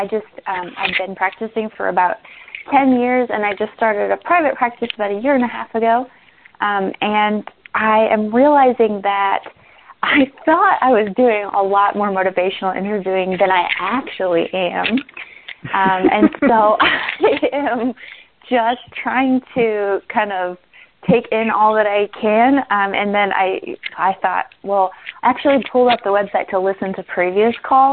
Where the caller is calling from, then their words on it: Columbia, Missouri, United States; I'm calling from Columbia, Missouri.